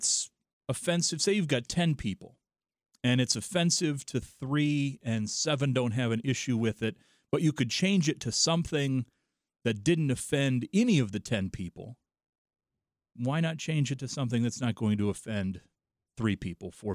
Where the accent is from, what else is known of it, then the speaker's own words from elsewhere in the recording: DeWitt, United States; They were a big rival of ours growing up in DeWitt